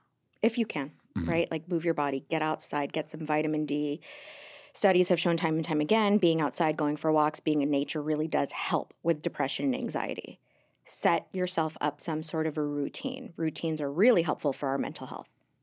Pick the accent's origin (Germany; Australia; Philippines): Philippines; Well, first of all, I'm Filipino.